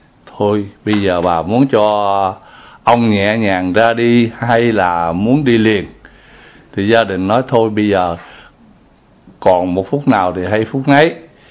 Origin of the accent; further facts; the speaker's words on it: China; tôi người Tàu.